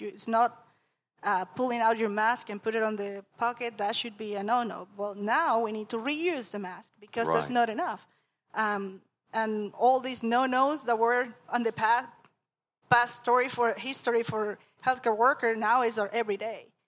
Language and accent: English; Panama; now in United States; I came from Panama